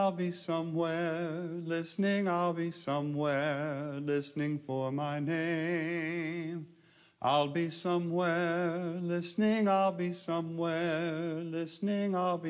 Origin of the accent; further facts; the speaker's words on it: Maysville, Kentucky, United States; Mason County Court Day. Now, the story and the tradition of Court Day goes back a long ways, but as I was growing up in Maysville, it was still observed.